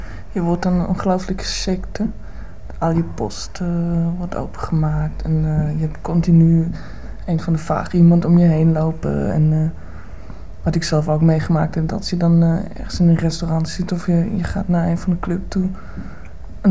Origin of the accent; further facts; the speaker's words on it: East Germany, Germany; now in Netherlands; nou ja, het land waar ik vandaan kom bestaat niet meer. Het zal weer min of meer opgekocht worden door West-Duitsland.